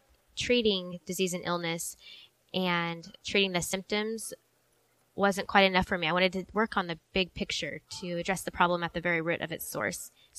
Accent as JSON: {"language": "English", "town": "Mustang", "region": "Oklahoma", "country": "United States", "tie": "born or raised there", "said": "Yes, I grew up in Mustang."}